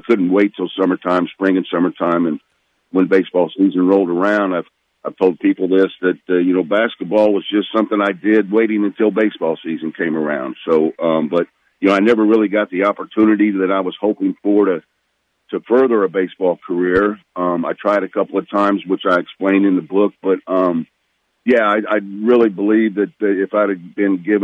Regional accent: Lawrenceville, United States; I think the population sign outside of Lawrenceville coming in was about 6,100. But still a small area.

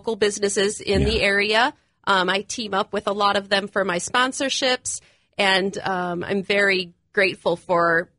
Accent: Washington, Illinois, United States; Well, I am from Washington, Illinois.

